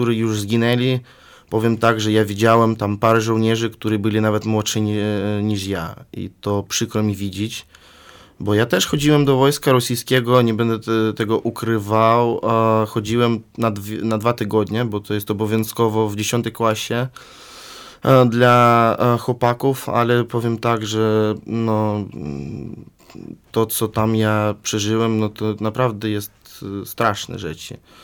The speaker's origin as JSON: {"language": "Polish", "country": "Russia", "second_language": "Polish", "said": "wstyd mi mówić, że jestem Rosjaninem"}